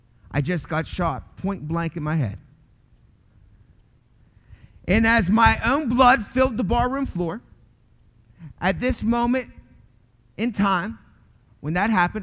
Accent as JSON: {"language": "English", "town": "Baltimore", "region": "Maryland", "country": "United States", "tie": "born there", "said": "But I want to tell you, I was born in Baltimore, Maryland, and all my family was wrapped up into a lifestyle of drugs and alcohol."}